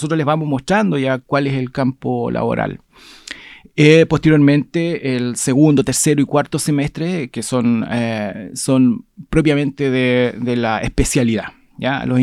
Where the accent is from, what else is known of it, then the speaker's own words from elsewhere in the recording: Osorno, Los Lagos, Chile; Yo soy oriundo de Osorno, soy de profesión ingeniero civil industrial